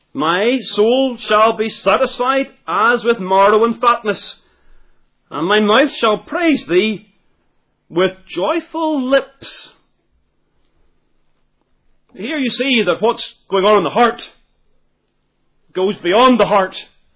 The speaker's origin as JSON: {"language": "English", "region": "Northern Ireland", "country": "United Kingdom", "said": "Because I've got a melancholy. I'm from Ulster, you know. I'm not allowed to be happy and be from Ulster."}